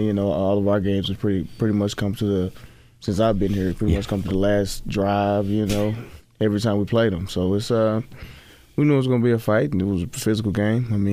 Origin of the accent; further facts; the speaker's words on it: Texas, United States; You know, I'm from Texas, kind of a Cowboy.